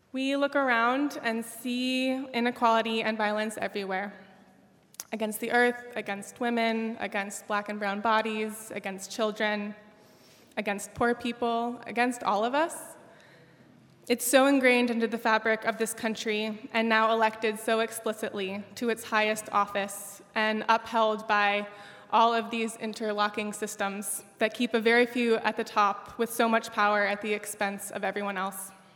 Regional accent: Oakland, California, United States; I grew up in Oakland, and I've lived here for most of my life.

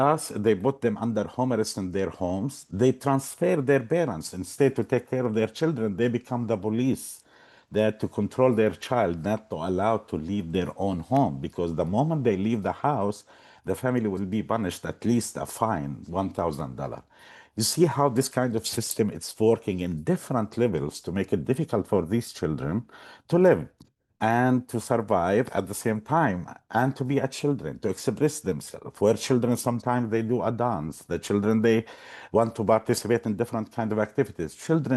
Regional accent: Palestine; English is a second language; moved away as an adult; was born and grew up in a refugee camp. I moved here 2008. I was a child, grew up in a refugee camp. I was suffered like from the Israeli occupation

